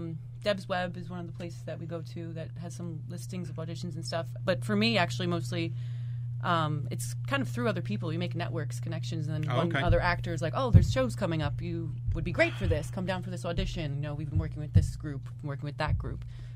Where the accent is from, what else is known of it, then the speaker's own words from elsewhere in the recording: Westbury, New York, United States; because I'm from Westbury